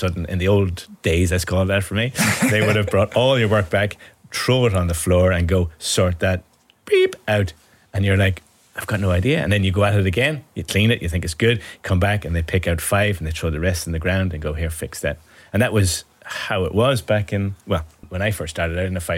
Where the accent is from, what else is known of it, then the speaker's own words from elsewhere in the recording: Ireland; I'm from Ireland